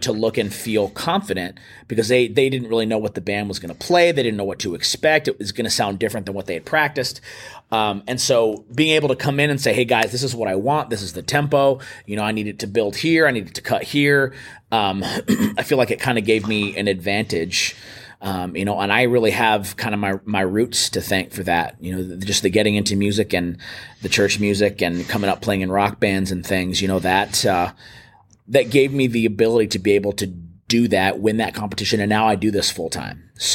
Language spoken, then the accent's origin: English; El Paso, Texas, United States; I grew up in El Paso, Texas, and, you know, I kind of cut my teeth playing music in church.